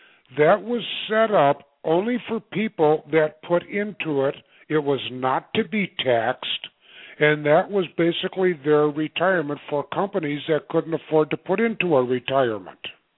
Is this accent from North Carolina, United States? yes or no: no; Minnesota, United States; now in Florida, United States; I live in Florida, of course. I was born and raised in Minnesota.